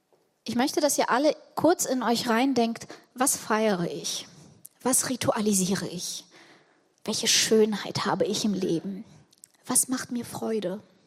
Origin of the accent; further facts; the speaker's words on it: Ukraine; Und ich komme aus der Ukraine.